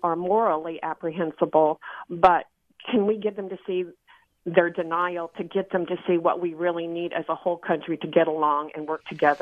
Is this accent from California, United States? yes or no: yes; Oakland, California, United States; also born or lived in Dakotas; now in Woodland, United States; I just want to briefly say I grew up in Oakland, but then I spent, and I'm back now living in Woodland, California, but I spent 44 years in the Dakotas.